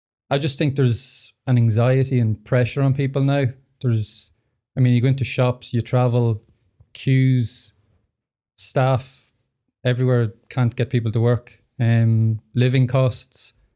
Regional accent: Ireland; Brexit has really affected me, especially, I think, being Irish and the burden that's put on us, especially now with the border issues and stuff like that.

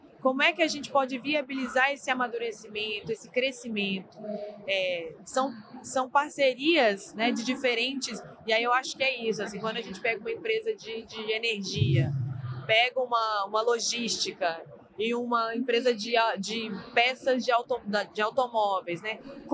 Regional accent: Minas Gerais, Brazil; lá em Minas Gerais, por exemplo, minha terra natal, saudades.

